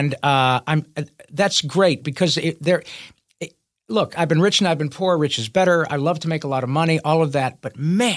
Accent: Michigan, United States; I grew up in Michigan, played hockey, and still go out and bang around with my buddies

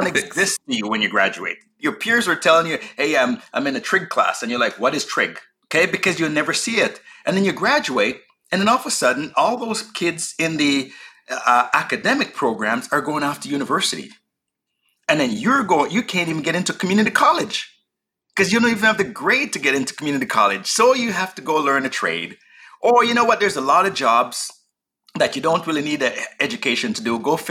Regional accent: Jamaica; accent: Jamaican; first language English; English as a second language, when my first language is English. It just so happened that I spoke it with this heavy Jamaican accent.

